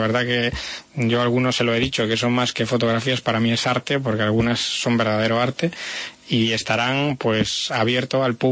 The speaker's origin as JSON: {"language": "Spanish", "region": "Galicia", "country": "Spain", "said": "Muy gallega porque soy gallego."}